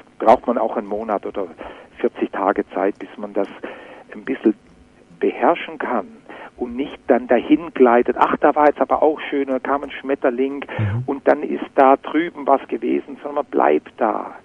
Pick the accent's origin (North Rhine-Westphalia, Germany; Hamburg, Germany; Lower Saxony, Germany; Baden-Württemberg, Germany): Baden-Württemberg, Germany; ich bin im Schwarzwald aufgewachsen